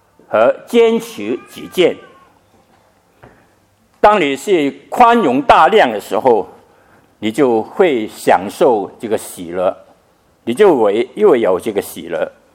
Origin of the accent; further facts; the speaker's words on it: China; 我们中国人说，知足常乐